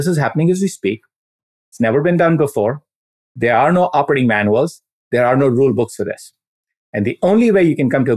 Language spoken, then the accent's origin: English; India; I grew up in India